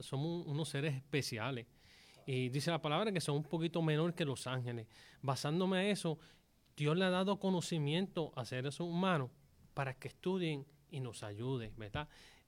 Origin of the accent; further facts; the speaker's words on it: Jayuya, Puerto Rico; pero en el campo, como nosotros le decimos, yo soy de Jayuya Natural.